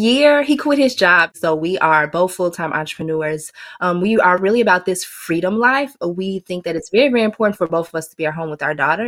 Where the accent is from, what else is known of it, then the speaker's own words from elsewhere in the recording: Chicago, Illinois, United States; I am from Chicago, Chi-Town in the house.